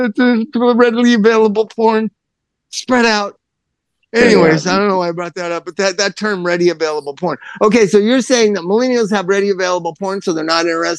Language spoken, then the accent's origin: English; Palm Springs, California, United States; I'm from Palm Springs in Orange County, dude.